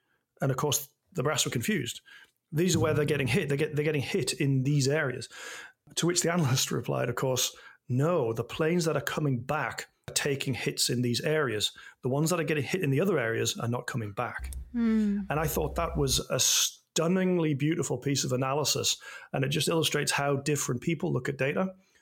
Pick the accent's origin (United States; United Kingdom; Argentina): United Kingdom; Durham, North East England; And I am from Durham in Northeast England. You may have picked up the accent.